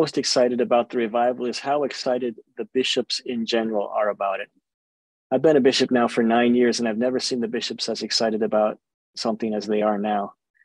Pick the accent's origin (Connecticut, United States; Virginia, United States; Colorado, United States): Colorado, United States; You know, I had a really great family growing up.